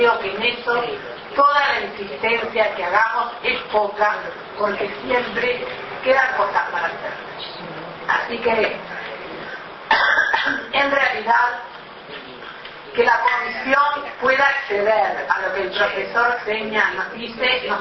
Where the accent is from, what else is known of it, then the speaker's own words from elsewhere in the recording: Uruguay; nos enorgullece como uruguayo